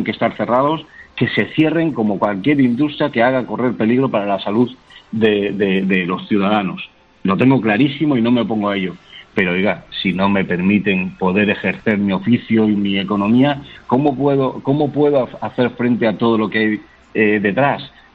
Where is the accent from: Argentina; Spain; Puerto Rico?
Spain; Valencian Community; seguramente no volveré nunca a la Comunidad Valenciana